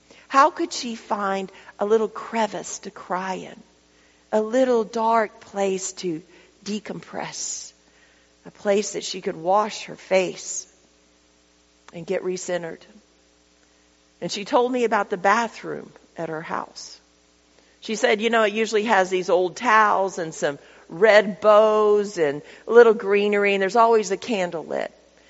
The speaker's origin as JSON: {"language": "English", "town": "Lubbock", "region": "Texas", "country": "United States", "said": "I'm from Lubbock, so this looks like rolling hills"}